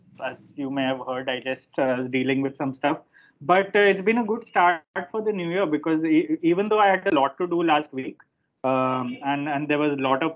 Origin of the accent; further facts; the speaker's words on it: Ahmedabad, Gujarat, India; My father fell ill, so I had to come back to Ahmedabad, which is my hometown, for indefinitely. So I've been working from here.